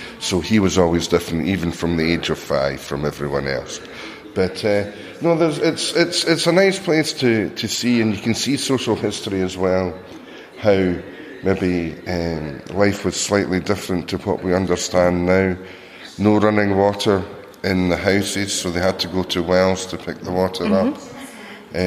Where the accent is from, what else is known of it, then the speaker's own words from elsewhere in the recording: Edinburgh, Scotland, United Kingdom; But because she's from here, but I'm from Edinburgh in Scotland.